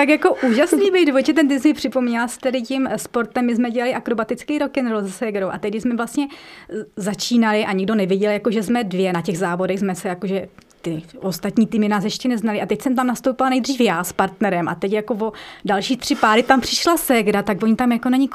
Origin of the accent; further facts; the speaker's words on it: Zlín, Zlín Region, Czechia; now in Prague, Czechia; oba dva jsme ze Zlína, to jsme vůbec netušili.